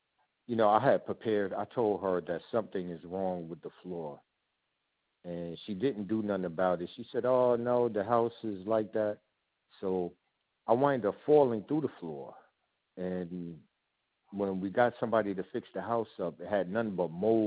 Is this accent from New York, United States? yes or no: yes; New York, United States; moved away as an adult; I'm really from New York, and I had moved out here 2018.